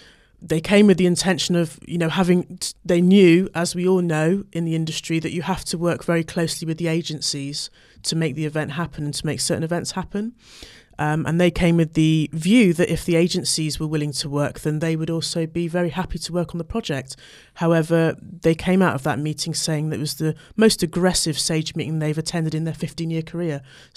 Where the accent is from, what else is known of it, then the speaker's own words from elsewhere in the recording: Easton, South West England, United Kingdom; I live in St Paul's. I was born in Easton, or grew up in Easton, and so I think I've attended every Carnival since I was born. I used to have a family business in St Paul's